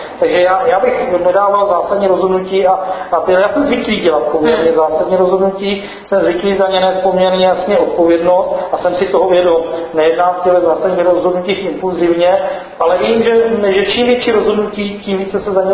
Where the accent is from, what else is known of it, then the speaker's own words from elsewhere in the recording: South Moravian Region, Czechia; já jsem naopak na Jižní Moravě, jsem to pojel, jsem z Jižní Moravy.